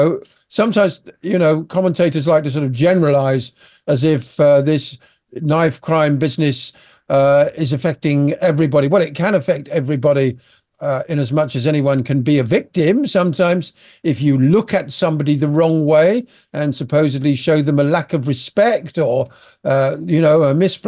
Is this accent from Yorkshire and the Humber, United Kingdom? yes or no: no; London, United Kingdom; I am a Londoner by upbringing and have lived there for most of my adult life.